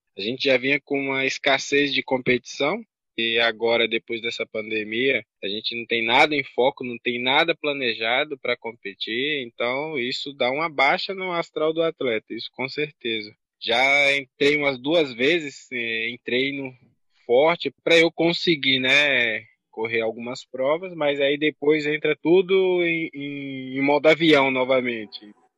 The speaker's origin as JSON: {"language": "Portuguese", "town": "Itagimirim", "region": "Bahia", "country": "Brazil", "tie": "born or raised there", "lives_now": "Eunápolis, Brazil", "said": "Sou natural de Itagimirim, uma cidade próxima da cidade que eu resido hoje, né? Que é Eunápolis. Fica a 30 quilômetros. Cidadezinha com pouco mais de 15 mil habitantes."}